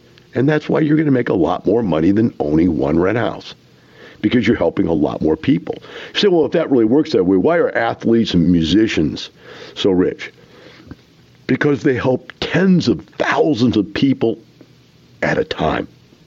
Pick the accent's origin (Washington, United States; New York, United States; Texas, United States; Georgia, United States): Texas, United States; Houston; you talk to somebody, yeah, we're from Houston.